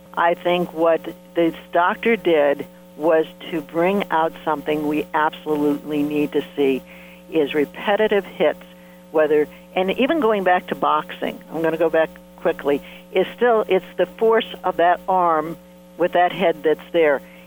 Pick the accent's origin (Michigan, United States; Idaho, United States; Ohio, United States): Ohio, United States; And I came from the Midwest where I went to Ohio State. I mean, Ohio, you eat, sleep, football.